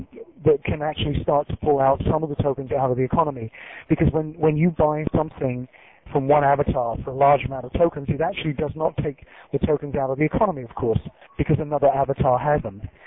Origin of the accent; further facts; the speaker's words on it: London, United Kingdom; now in United States; Yeah, I'm a Londoner.